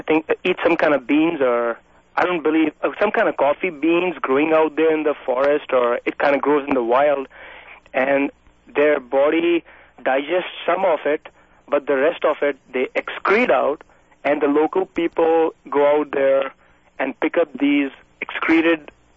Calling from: Portland, Oregon, United States; Yeah, hi. … I'm calling from Southeast Portal.

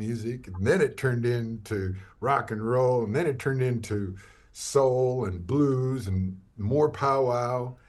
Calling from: Las Vegas, New Mexico, United States; Las Vegas, New Mexico, the original.

